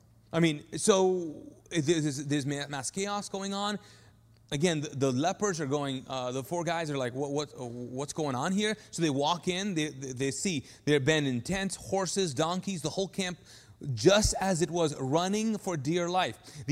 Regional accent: Kuwait; 19 years of my life, I was a Muslim. I'm a Pakistani guy that grew up in Kuwait in the Arab world, and so I'm familiar with Arab world, Pakistani, all things Muslim

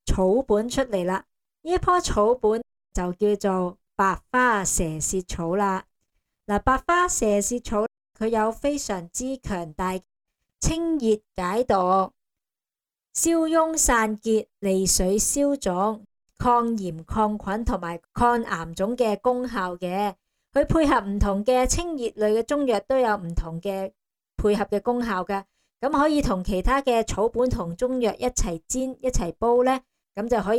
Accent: Hong Kong

